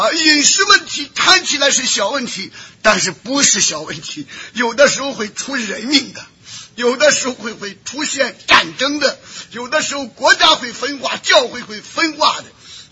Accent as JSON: {"language": "Chinese", "country": "China", "said": "我们中国人离了猪肉都不行"}